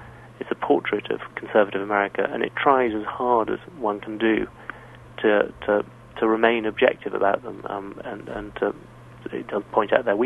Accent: United Kingdom; born there; obviously I'm younger and I was born in Britain

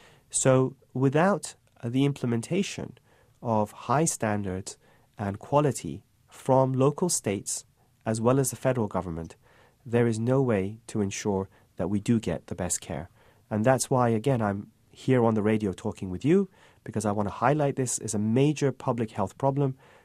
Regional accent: England, United Kingdom; but I'm originally from England, so I do watch this.

